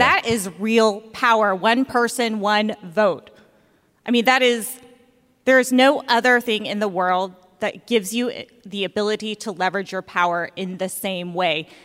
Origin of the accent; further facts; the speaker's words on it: Augusta, Georgia, United States; And when I was young, growing up in Augusta, Georgia, I knew, yeah, Augusta in the house.